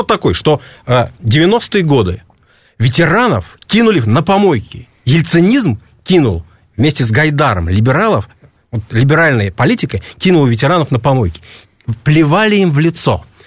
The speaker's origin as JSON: {"language": "Russian", "region": "Moscow", "country": "Russia", "said": "Да, естественно, я сам москвич"}